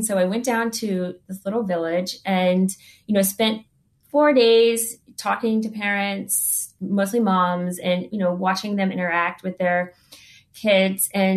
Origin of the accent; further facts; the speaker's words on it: Virginia, United States; that I had never seen before in San Francisco or in my growing up in Virginia.